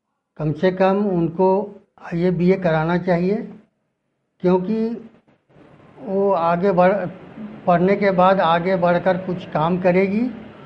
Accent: Mungo, Jharkhand, India; गांव मुंगो हुआ, पंचायत चपरी हुआ और जिला बोकारो का रहने वाला हूँ।

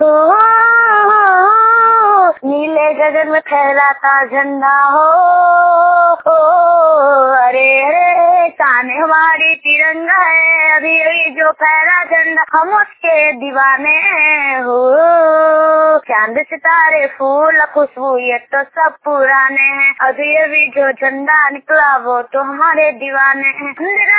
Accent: Saidpur, Bihar, India; मैं सैदपुर की रहने वाली हूँ, पंचायत नौसा, थाना अहमद, जिला नालंदा।

